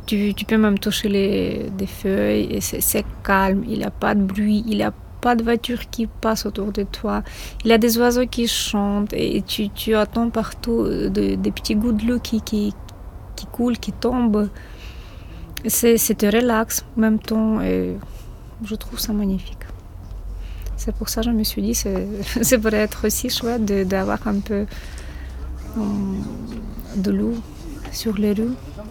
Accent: Ukraine; French is a second language; now in Brussels, Belgium; je suis ukrainienne, j'habite ici en Belgique depuis 13 ans et toujours au Mille Bruxelles, au quartier à Naissance.

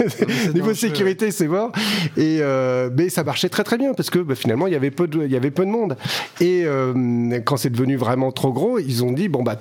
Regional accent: Nantes, Pays de la Loire, France; Je viens de Nantes il y a longtemps, mais voilà.

